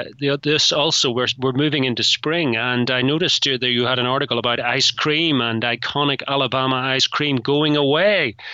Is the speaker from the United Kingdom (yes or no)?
no; Ireland; now in United States; And being an Irishman, I take a keen interest in all things Irish across the Atlantic.